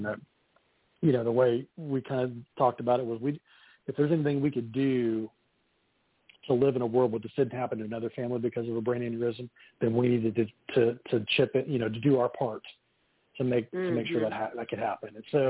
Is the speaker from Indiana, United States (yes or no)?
yes; Indiana, United States; I'm from Southern Indiana.